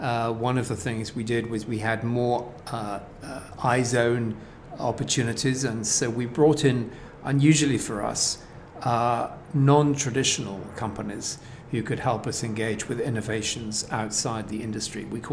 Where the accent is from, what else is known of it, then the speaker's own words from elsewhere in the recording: United Kingdom; I'm British